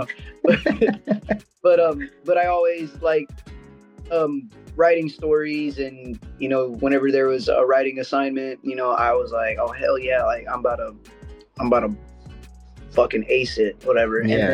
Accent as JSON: {"language": "English", "town": "Houston", "region": "Texas", "country": "United States", "said": "I'm from Houston, Texas."}